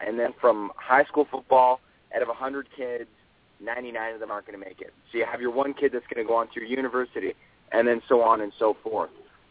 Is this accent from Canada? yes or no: yes; Canada; Canadian athletes are no joke. I mean, we're just as good as athletes as everybody else.